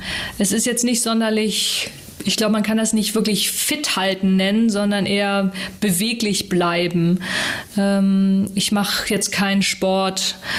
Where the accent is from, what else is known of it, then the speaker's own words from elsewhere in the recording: Hamburg, Germany; Barmbek, aufgewachsen jetzt so mit den Eltern und Schulzeit war ja so im Norden Richtung Sasel, Wellingsbüttel, geboren in Farmsen. Und dann ging es eigentlich querbeet, also dann Eimsbüttel und dann auch einmal Ottensen und dann jetzt konstant eigentlich so St. Pauli, Altona